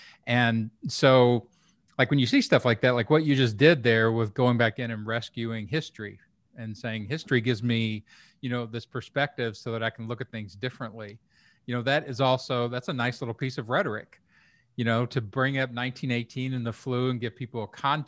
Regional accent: Kentucky, United States; like I grew up in Kentucky and I was on the border of the city and the, you know, the country.

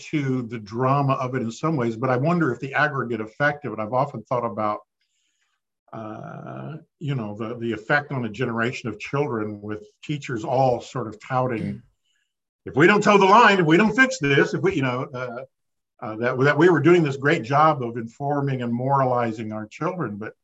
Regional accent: Kansas, United States; I grew up in Kansas. We had tornadoes daily in the spring, right?

